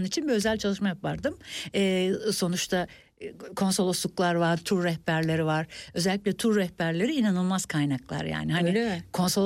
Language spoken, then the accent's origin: Turkish; Diyarbakır, Diyarbakır Province, Turkey; also born or lived in İzmir; Benim çocukluğum babamın görevi dolayısıyla Diyarbakır'da geçti bir kısmı. Sonra İzmir'e geldik.